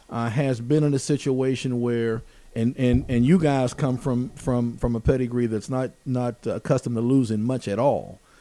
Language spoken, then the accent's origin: English; Donora, Pennsylvania, United States; I grew up in Denore. I can relate to Aliquippa, Clareton, McKeesport, Duquesne, Braddock.